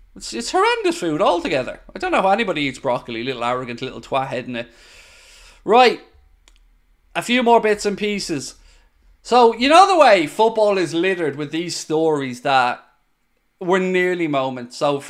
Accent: Ireland; obviously I'm Irish

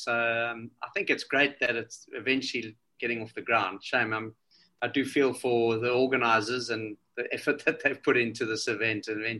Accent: South Africa; I mean, I'm a South African. Eh? We're a pretty resilient bunch.

